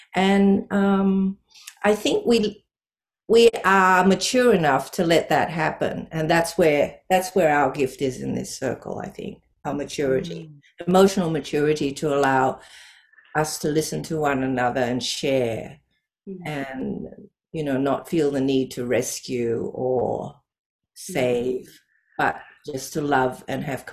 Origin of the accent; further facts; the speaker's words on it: Singapore; also born or lived in Hong Kong; now in Australia; I grew up in Singapore and Hong Kong, but we always had these very strong connections to Australia. Our family moved back and forth. And I went to live in New York for 13 years, and then I came back to Melbourne. So I've been in Melbourne now for nearly 20 years.